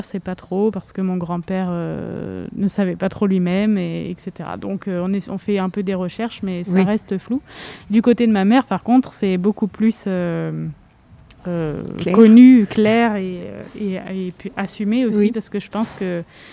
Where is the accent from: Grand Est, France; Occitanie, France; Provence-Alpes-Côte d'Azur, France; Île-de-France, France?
Grand Est, France; Nancy; born there; moi, je suis née à Nancy